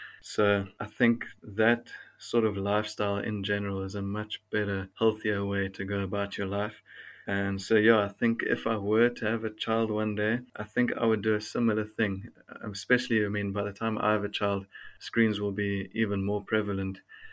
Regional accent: Cape Town, Western Cape, South Africa; And so I come from the Western Cape. I'm in Cape Town.

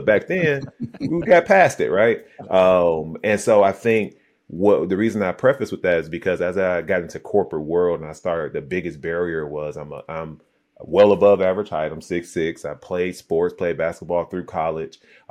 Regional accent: Detroit, Michigan, United States; everyone looked like me growing up in Detroit, one of the blackest cities in America, to now being in this suburb

